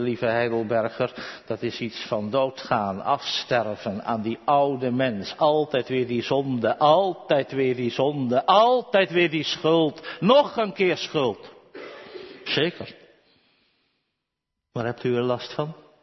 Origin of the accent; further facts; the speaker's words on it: South Holland, Netherlands; Geboren en getogen in de Alblasse Waard, kennen we de verhalen.